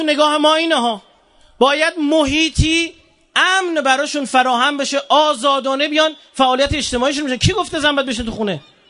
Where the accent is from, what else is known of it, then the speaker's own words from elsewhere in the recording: Iran; ما ایرانیم